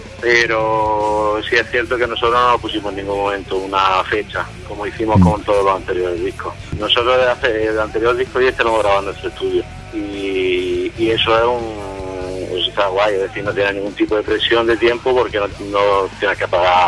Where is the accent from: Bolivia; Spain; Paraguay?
Spain; Jaén, Andalusia; Bueno, somos de Jaén, de Andalucía, como tú has dicho.